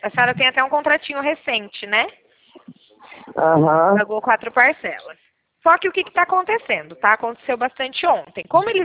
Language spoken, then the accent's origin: Portuguese; São Paulo, Brazil; Meu DDD é 19, tá? Que eu sou de São Paulo.